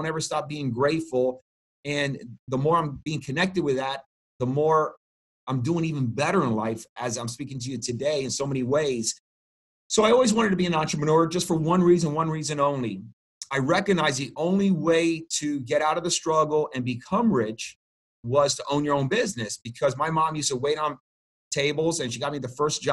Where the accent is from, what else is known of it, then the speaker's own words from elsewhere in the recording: New York City, New York, United States; born there; They were in New York. I was born in the Bronx.